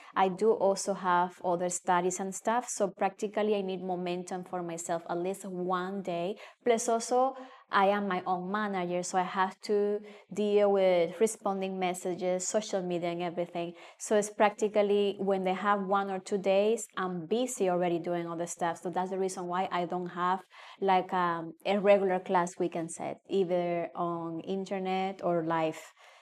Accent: Cuba; first language Spanish; English is a second language; You know, guys, I'm Cuban and my first language is Spanish.

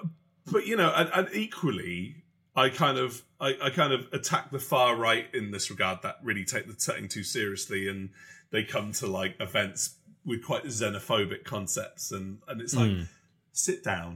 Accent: United Kingdom; it's the less cool things about being British is that reflection

